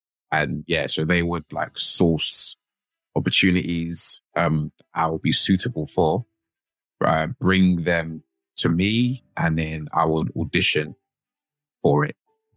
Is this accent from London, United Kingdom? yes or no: yes; London, United Kingdom; I'm in my late 20s. I'm from London. I was born and raised in London.